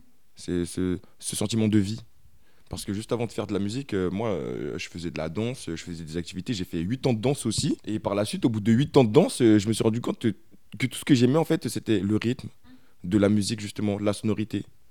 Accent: Aulnay-sous-Bois, Île-de-France, France; Je suis originaire de Paris, plus précisément Aulnay-sous-Bois, dans le 93.

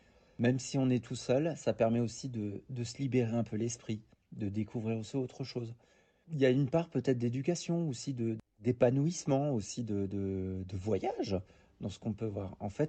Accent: Colmar, Grand Est, France; vu que je suis originaire d'Alsace, de Colmar précisément

